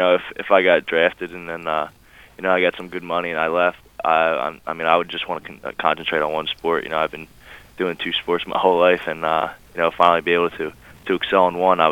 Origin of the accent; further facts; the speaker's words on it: Cape May, New Jersey, United States; Now, I'm from a small town in New Jersey, you know, South Jersey. I'm from Cape May